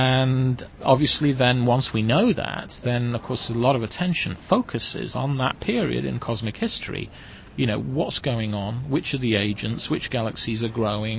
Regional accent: Wales, United Kingdom; So I was brought up in Wales, and there was a public library

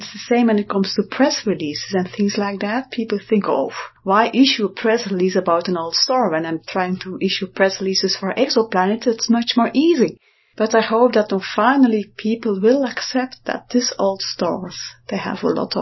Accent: Belgium; I'm from Belgium, so it has a specific reason.

